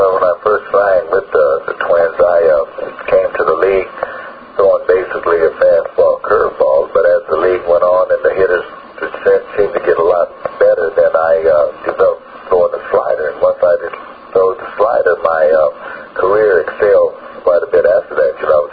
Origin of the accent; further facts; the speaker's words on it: Riverside, California, United States; also born or lived in Thomasville; Well, actually, I was born in Thomasville, North Carolina, but actually grew up in Riverside, California. I did all my schooling out here.